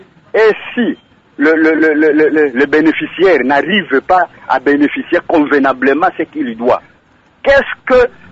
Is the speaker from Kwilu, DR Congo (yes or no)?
yes; Bandundu, Kwilu, DR Congo; même ici chez nous, à Bandounouville